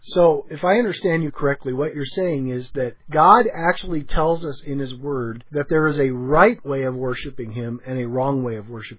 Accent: United States; because as an American, I wanted to break free from all of the constraints of my past

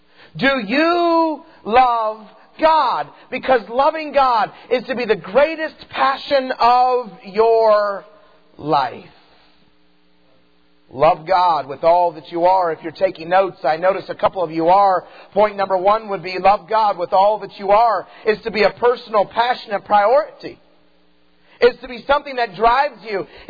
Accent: Idaho, United States; I grew up in Idaho, and so you can picture grandpa, grandson, fishing poles in the water.

